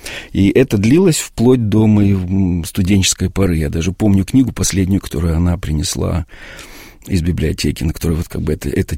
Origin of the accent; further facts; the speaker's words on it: Moldova; Это в Молдавии, да, в моем родном городе.